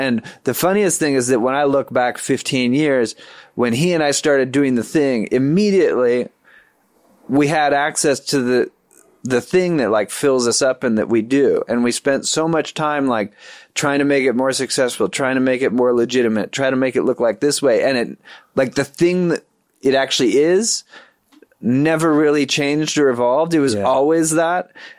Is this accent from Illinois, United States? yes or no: no; Los Angeles, California, United States; I grew up in Eagle Rock.